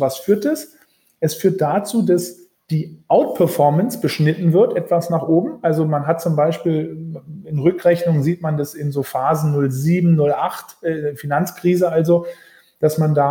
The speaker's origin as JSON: {"language": "German", "town": "Norderney", "region": "Lower Saxony", "country": "Germany", "tie": "born or raised there", "lives_now": "Berlin, Germany", "said": "obwohl ich in Berlin wohne, sogar in Berlin geboren bin, bin ich aufgewachsen auf Norderney, also auch voll im Sturm gelegen. Ja, meine Mutter ist Norderneyerin, genau."}